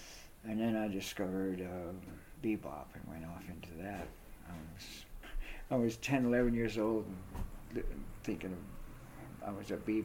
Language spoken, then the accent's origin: English; Midwest, United States; I grew up in the Midwest, and there wasn't a lot going on musically.